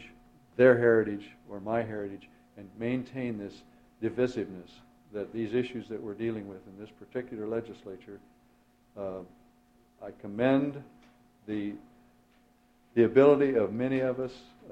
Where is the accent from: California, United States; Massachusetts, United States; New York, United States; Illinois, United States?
Illinois, United States; I went through St. Louis between my home state of Illinois and the college that I went to in Missouri on the bus.